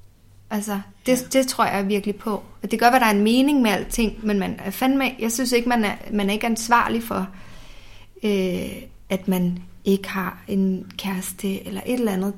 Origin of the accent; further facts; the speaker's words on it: Copenhagen, Capital Region of Denmark, Denmark; dem, jeg kalder mine søskende, dem, jeg er vokset op med på Nørrebro